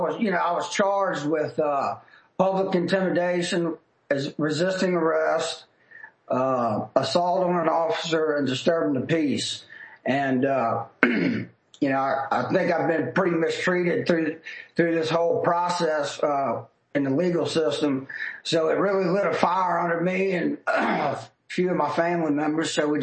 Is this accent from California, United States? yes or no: no; Louisiana, United States; we're from Louisiana, so we were just going to do some Louisiana cities